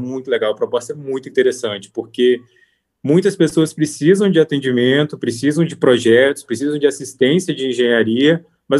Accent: Espera Feliz, Minas Gerais, Brazil; moved away as an adult; E aí eu vim para cá, porque a oportunidade de emprego aqui era mais promissora do que lá em Juiz de Fora, ou do que na minha cidade natal, né, em Espera Feliz.

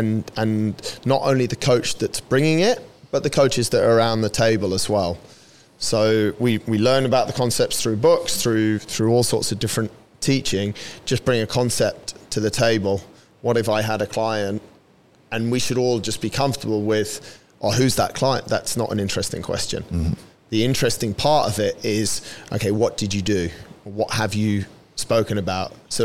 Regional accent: United Kingdom; traditionally, because we're British, we don't talk about money

